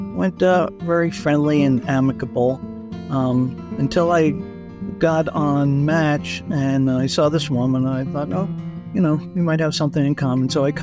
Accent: Colorado, United States; I'm from Colorado.

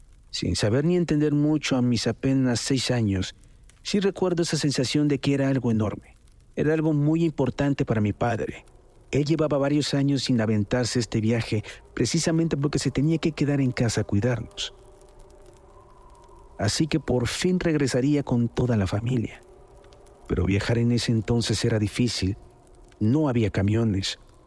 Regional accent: Charcas, San Luis Potosí, Mexico; Mi familia y yo somos de Charcas. Es un pueblo muy chico que está de paso por la carretera que va de San Luis a Matehuala.

